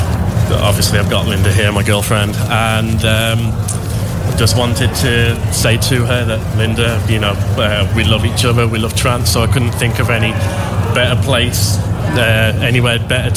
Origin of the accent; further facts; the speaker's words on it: Birmingham, West Midlands, United Kingdom; We're from the UK. Birmingham in the UK.